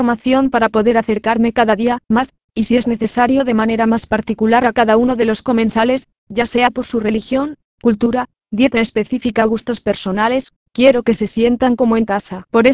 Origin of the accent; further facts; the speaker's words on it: Dominican Republic; También soy dominicano, por lo que me gusta aportar ese toque diferenciador.